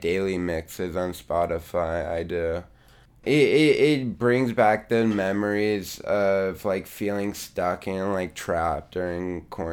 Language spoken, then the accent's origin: English; San Francisco, California, United States; I'm 18. I'm from San Francisco, born and raised.